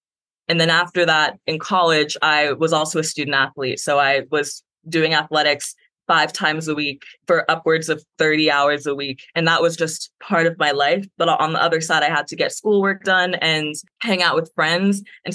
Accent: Chicago, Illinois, United States; As an African-American, it was super life-changing to recognize that, you know, even though I'm from Chicago and everyone looks like me there

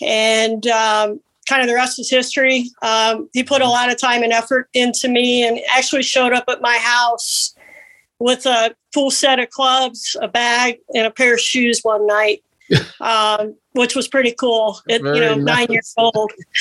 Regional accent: Ohio, United States; And, yeah, I grew up in Ohio. My father went to Ohio State.

